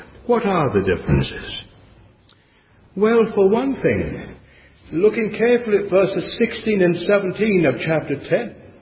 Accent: England, United Kingdom; And of course, as an Englishman, I've taught this for a long time. Not always generally accepted. In England, I mean.

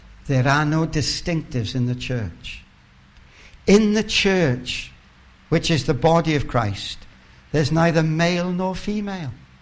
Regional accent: Wales, United Kingdom; I'm very happy to have banter about being Welsh and all the rest of it. We can't help that we're privileged, Wyn and I.

